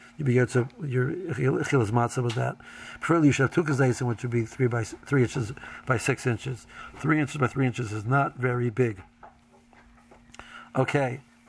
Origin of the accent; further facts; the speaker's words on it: Silver Spring, Maryland, United States; Again, I'm from Silver Springs, so I'm a more liberal, so maybe that's why I feel like that.